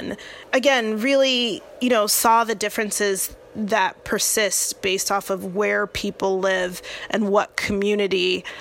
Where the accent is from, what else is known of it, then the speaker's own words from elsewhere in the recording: Ontario, California, United States; So I grew up in the Inland Empire, in Ontario initially, and, you know, in the 80s.